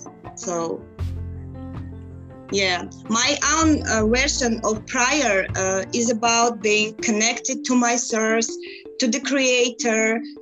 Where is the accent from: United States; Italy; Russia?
Russia; now in Armenia; I'm from Russia, but now I'm living and working in Armenia.